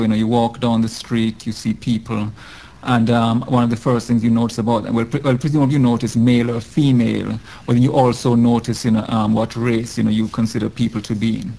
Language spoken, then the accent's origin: English; Jamaica; now in United States; Well, as people will soon be able to tell from my accent, I'm not a Native American. I'm originally from Jamaica, now U.S. citizen, so I'm a Jamaican American. I came to this country in 1987